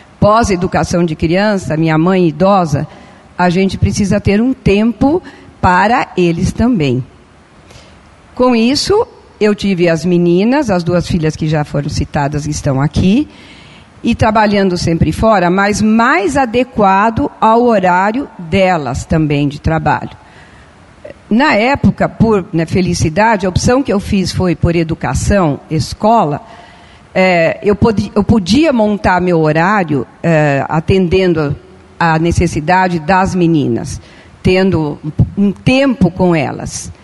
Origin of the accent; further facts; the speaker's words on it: Rio Grande do Sul, Brazil; born there; Eu nasci no Rio Grande do Sul, no interior de uma cidade bem pequena. Meu pai foi para lá para instalar uma agência do Banco do Brasil. E naquela década, década de 50, né, já vou denunciar a minha idade